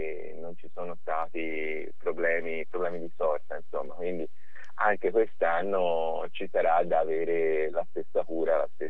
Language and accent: Italian; Tuscany, Italy; soprattutto dalle nostre parti, in provincia di Firenze